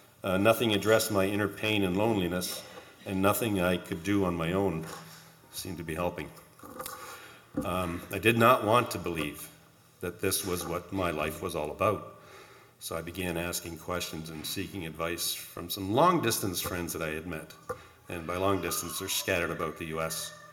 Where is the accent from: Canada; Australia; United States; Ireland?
Canada; Hamilton, Ontario; I'm 58 years old, born and raised in Hamilton, Ontario.